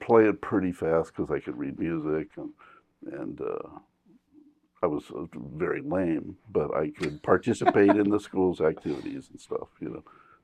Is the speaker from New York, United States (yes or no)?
no; Anaheim, California, United States; I usually tell people I'm from Long Beach, because it has a little more street cred.